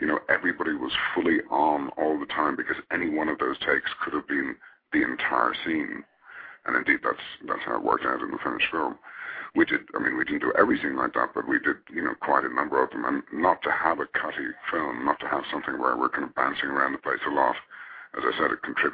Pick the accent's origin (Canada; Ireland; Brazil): Ireland; Dublin, Leinster; Yeah, I'm from Dublin